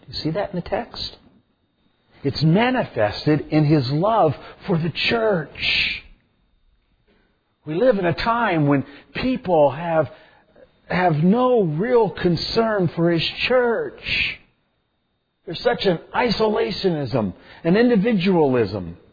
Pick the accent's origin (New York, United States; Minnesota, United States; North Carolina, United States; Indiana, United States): Indiana, United States; some of you know, I'm from Indiana. In Indiana, we play basketball.